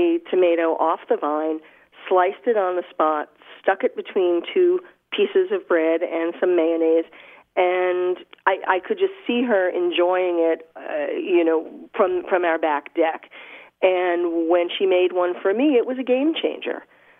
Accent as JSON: {"language": "English", "region": "New York", "country": "United States", "tie": "born or raised there", "said": "And you know, growing up in New York, I mean, I did not have a green thumb."}